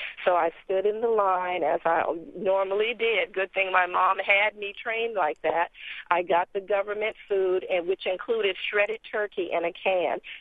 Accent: New York City, New York, United States; I called the operator, and I'm from New York City, and Bellevue Hospital was the name of the insane asylum.

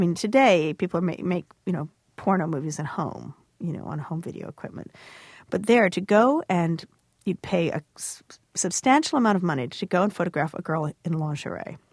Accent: Toronto, Ontario, Canada; I'm from Toronto

